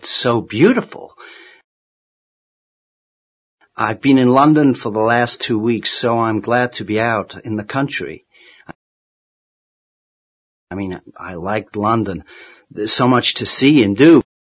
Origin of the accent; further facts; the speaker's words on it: Vietnam; moved away as an adult; now in United Kingdom; I'm from Vietnam originally. I came over here about 25 years ago to escape the problems in my country. Back home in Vietnam, I was a doctor.